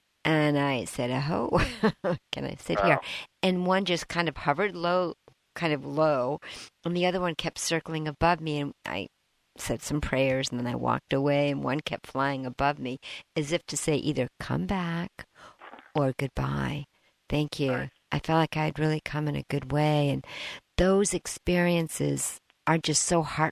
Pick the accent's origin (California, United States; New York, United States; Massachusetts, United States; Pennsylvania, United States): Massachusetts, United States; Boston; That's why I moved out here. I'm from Boston originally, too.